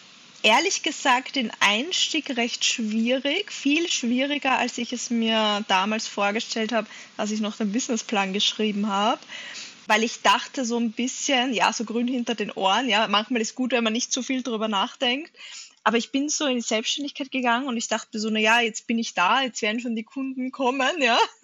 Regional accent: Austria; da hat sich bei uns in Österreich in der Politik wahnsinnig viel getan

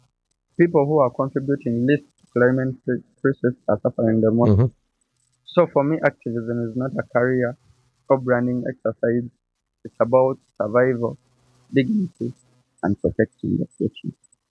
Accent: Uganda; I come from Uganda.

